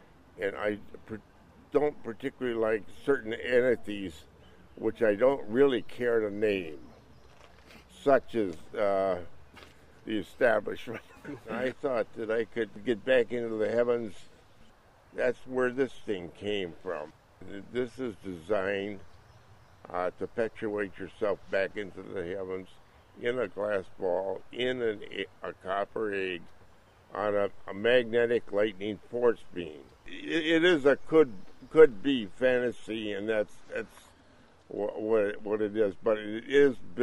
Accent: Brooklyn, Wisconsin, United States; from Brooklyn, Wisconsin, the junk dealer.

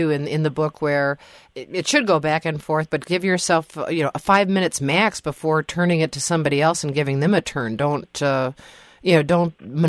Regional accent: Appleton, Wisconsin, United States; now in Madison, United States; Well, I'm from Appleton, Wisconsin, originally. I've been living in Madison for the past 20-some years.

